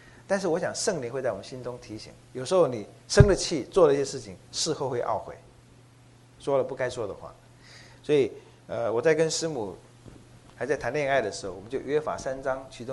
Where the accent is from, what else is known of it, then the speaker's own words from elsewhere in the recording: Taiwan; 跟我们台湾人有时候是拿鸡去做什么样